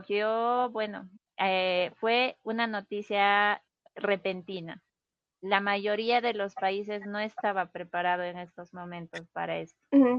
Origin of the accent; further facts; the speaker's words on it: Peru; Bueno, el sistema de salud en mi país generalmente, por lo general es bueno.